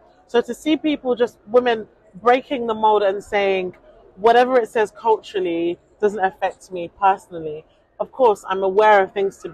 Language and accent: English; United Kingdom; For me, of course, I identify as British Nigerian. I'm a Black British Nigerian because I'm proud of all three identities because it shaped me to be who I am.